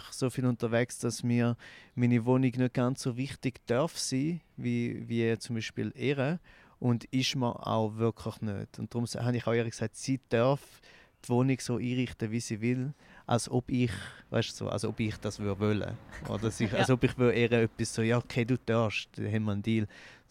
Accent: Goldach, St. Gallen, Switzerland; ich bin zu Goldach aufgewachsen am Bodensee

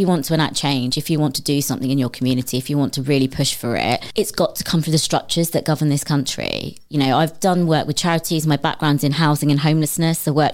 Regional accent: Medway, South East England, United Kingdom; growing up in Medway, was really interesting and it had a huge impact.

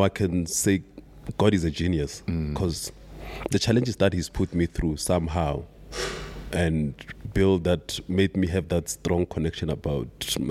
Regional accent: Gauteng, South Africa; Even used to come and play, play in Pretoria, like, you know, coming from my hometown, Bakersfort, coming to Pretoria to play.

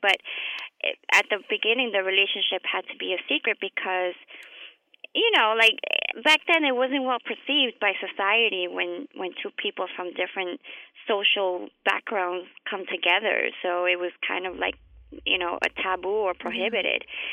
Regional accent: Texas, United States; because growing up in Texas, you experience a rich mix of cultures.

